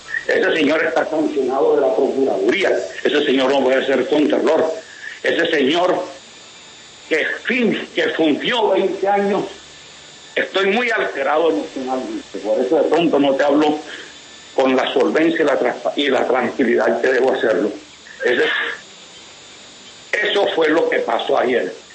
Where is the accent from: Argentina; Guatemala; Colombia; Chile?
Colombia; Yo también soy un colombiano